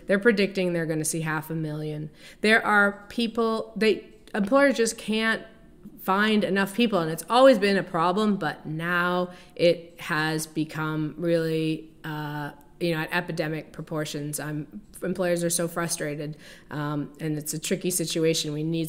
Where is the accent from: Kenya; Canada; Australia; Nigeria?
Canada; now in United States; even though I'm from Canada, which is clearly not as big a jump as coming from, say, Asia